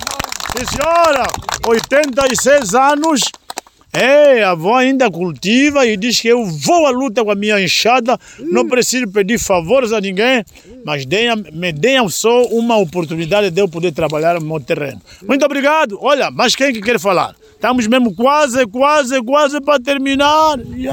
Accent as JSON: {"language": "Portuguese", "town": "Caconda", "region": "Huíla", "country": "Angola", "said": "Olha, eu vim de Caconda, fugi a guerra, e então vim aqui no litoral onde não havia guerra, mas escolhi trabalhar a terra."}